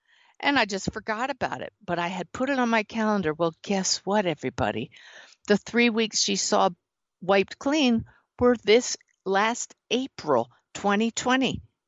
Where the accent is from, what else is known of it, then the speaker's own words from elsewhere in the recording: Pennsylvania, United States; and I grew up near Philadelphia.